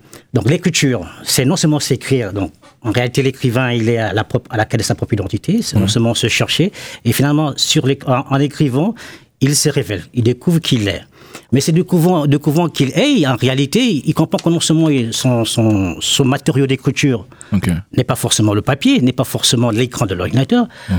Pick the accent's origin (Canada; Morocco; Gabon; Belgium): Gabon; also born or lived in Rouen, France; now in Nancy, France; Je suis écrivain. Je viens du Gabon. J'ai étudié à la fois au Gabon et ici à Nancy. En passant par, on va dire, Rouen.